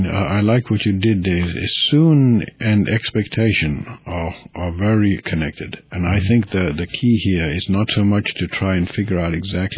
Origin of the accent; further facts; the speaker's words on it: Kenya; when I was growing up in Kenya